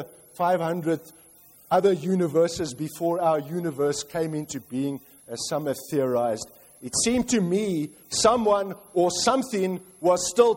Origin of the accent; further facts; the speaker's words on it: South Africa; As a child living in a warm climate, for those of you who don't know, I come from South Africa